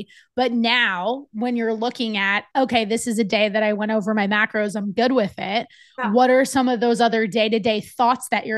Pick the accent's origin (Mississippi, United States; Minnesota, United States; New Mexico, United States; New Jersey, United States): New Jersey, United States; That's just like, I'm from New Jersey. And this is how I dress.